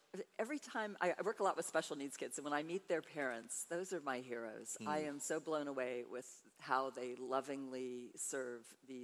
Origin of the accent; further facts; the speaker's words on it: Boston, Massachusetts, United States; born there; also born or lived in California / Key West, Florida / Keflavik, Iceland / Atlanta, Georgia; I was born in Boston. I was adopted into a wonderful military family, and then we moved to California, Key West, Florida, Keflavik, Iceland, Atlanta, Georgia, with stops in South Carolina. I lived for a little while in Panama, Central Americ